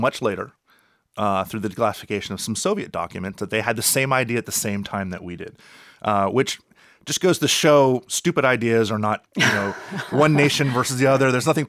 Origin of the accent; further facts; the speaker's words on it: Miami, Florida, United States; I'm from Miami originally, and I've lived through at least 12 hurricanes.